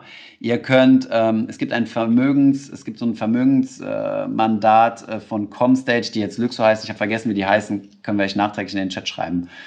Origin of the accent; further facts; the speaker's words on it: Germany; Und jetzt schauen wir uns als Deutsche mal